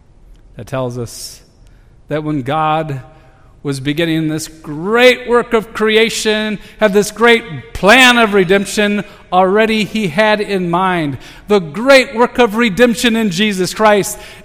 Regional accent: Minnesota, United States; I grew up in Minnesota where the state sport was fishing.

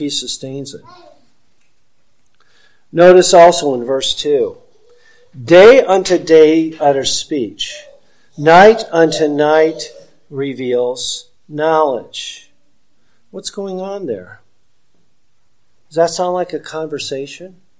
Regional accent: Michigan, United States; I remember when I grew up in Michigan and I would go out and lay on the grass

